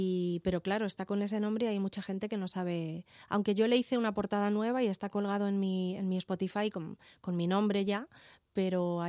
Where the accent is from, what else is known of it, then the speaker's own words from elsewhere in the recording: Herencia, Castilla-La Mancha, Spain; now in Madrid, Spain; yo soy de Herencia, un pueblecito de Ciudad Real. Y cuando decido venirme a Madrid